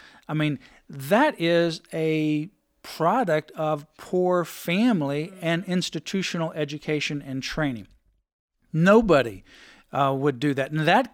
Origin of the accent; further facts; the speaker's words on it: Florida, United States; You know, when I grew up in Florida in the public educational system, we had a mandatory course called Americanism versus Communism.